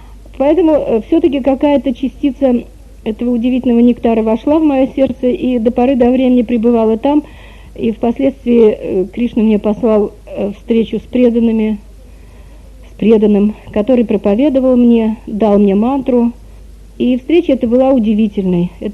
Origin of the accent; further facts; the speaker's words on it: Moscow, Russia; born there; Родилась я в Москве, в семье, тогда нельзя было назвать эту семью религиозной